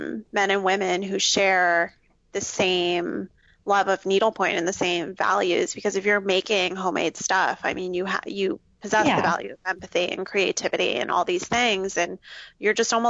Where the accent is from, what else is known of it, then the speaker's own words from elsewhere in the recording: Florida, United States; I grew up in South Florida, and I thought I could hack it up north in the winter. I hated it.